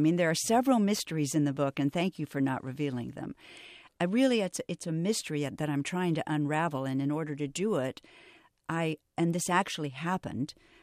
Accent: Topeka, Kansas, United States; And I saw TikTok, and I'm from Topeka, Kansas.

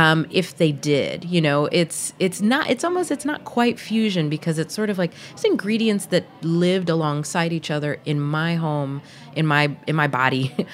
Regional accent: the South, United States; particularly when I was growing up in the South, and would look at my American friends' pantries versus what was in my pantry

